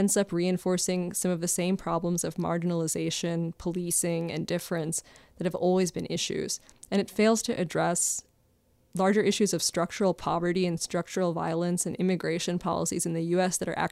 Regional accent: Maryland, United States; and I grew up in Maryland, which I think has more comprehensive sex ed programming than other states.

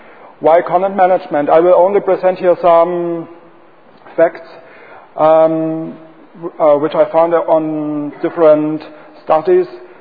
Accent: Switzerland; English is a second language; I'm from Switzerland, from the University of St. Gallen.

